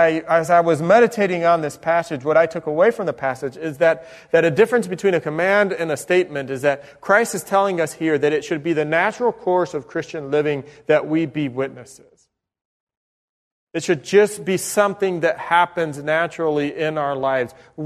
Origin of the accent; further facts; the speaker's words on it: Spain; When I was growing up in Spain, I remember some missionaries from Brazil.